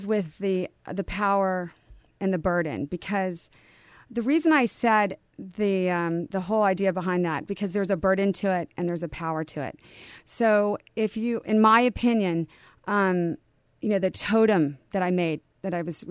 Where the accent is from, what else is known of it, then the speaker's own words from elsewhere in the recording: Houston, Texas, United States; When I was growing up in Texas, I grew up in Houston, and my father moved me there in second grade.